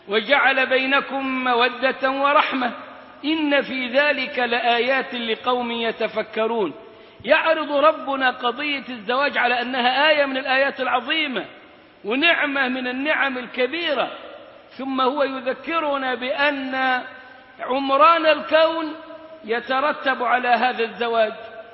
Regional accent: Egypt; عندنا كمصريين

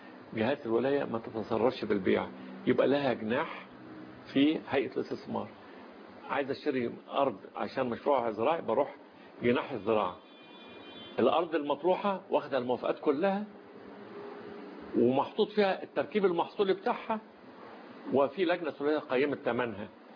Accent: Egypt; المانجا اللي عندنا في مصر

